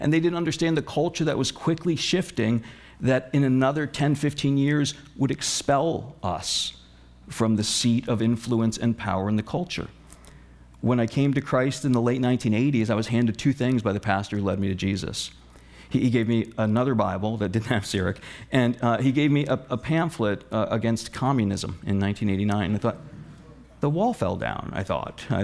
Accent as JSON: {"language": "English", "region": "Northeast", "country": "United States", "said": "So I'm from the Northeast, so forgive me if there are pieces of this that can sound a little edgy."}